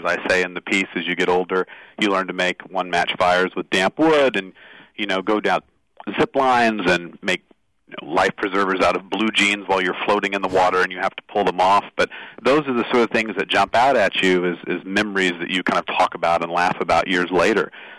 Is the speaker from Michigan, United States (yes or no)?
no; Plano, Texas, United States; I think of the two things that were sort of most important to me growing up in Plano were being a member of the Cub Scouts and the Boy Scouts throughout my life and playing baseball throughout my life.